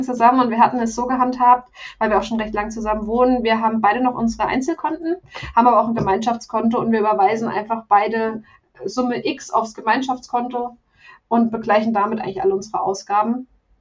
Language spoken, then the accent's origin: German; Hesse, Germany; ich komme vom Land, also ich komme aus Hessen ursprünglich, aus der Rhön.